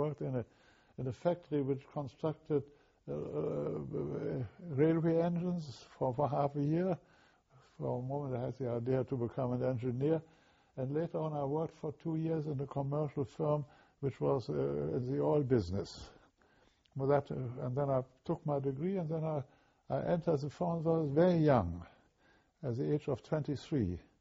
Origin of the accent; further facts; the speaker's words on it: Germany; also born or lived in Berlin; So I was born in Berlin, and I went to school in Baden, opposite of Strasbourg, and also in other parts of Germany, because my father moved quite a lot.